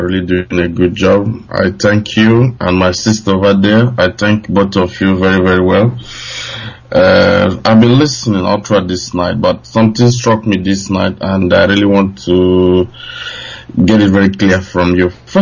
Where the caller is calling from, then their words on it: Ukraine; I'm calling from Ukraine.